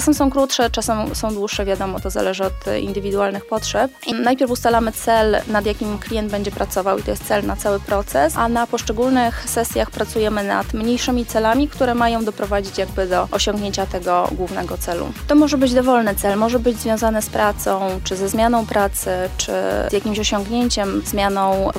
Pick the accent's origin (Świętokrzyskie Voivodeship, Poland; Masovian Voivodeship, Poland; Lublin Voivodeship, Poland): Świętokrzyskie Voivodeship, Poland; Kielce; bo my jesteśmy z Kielc.